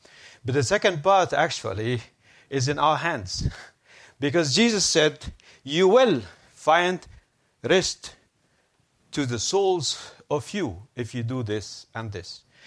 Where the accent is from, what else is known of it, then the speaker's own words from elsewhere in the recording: Egypt; now in Brussels, Belgium; I'm originally from Egypt.